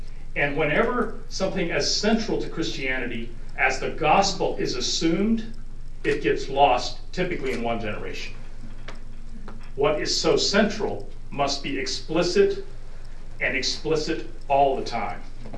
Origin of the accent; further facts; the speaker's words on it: Stuarts Draft, Virginia, United States; now in Rockingham County, United States; And I grew up in Stuart Strath, surrounded by Virginia Conference churches